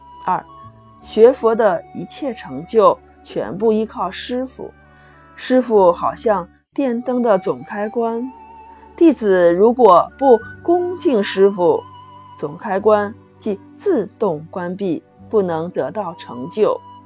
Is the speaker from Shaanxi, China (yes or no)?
yes; Xi'an, Shaanxi, China; 我是来自于西安的